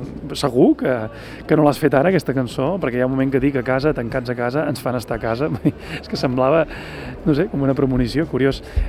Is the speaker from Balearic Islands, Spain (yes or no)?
no; Catalonia, Spain; el moment que he vist jo com a català